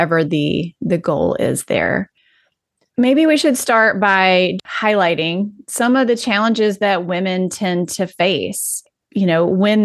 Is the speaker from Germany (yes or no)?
no; the South, United States; And I'm from the South. I like to say I'm a recovering Southern Belle.